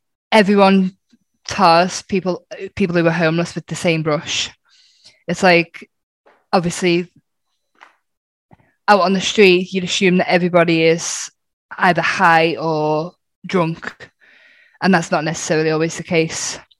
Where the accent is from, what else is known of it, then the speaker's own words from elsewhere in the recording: Liverpool, North West England, United Kingdom; I'm from Liverpool, yeah.